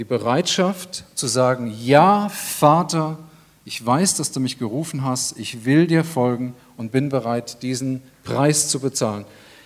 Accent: China; Ich komme aus China, da gibt es eine Sorte Joghurt, wo wir gelebt haben.

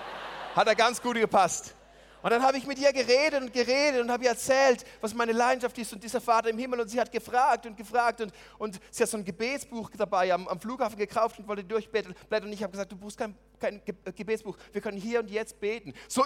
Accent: Switzerland; hallo, ich bin aus der Schweiz

